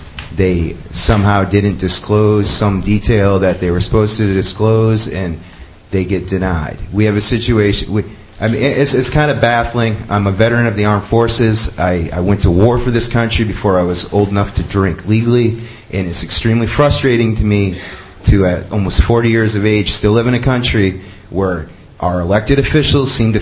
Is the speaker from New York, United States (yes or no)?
yes; Freeville, New York, United States; I'm from Freeville.